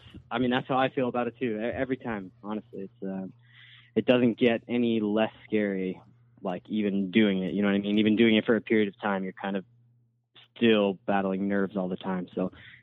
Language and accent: English; Ewing, New Jersey, United States; I grew up in Ewing, New Jersey.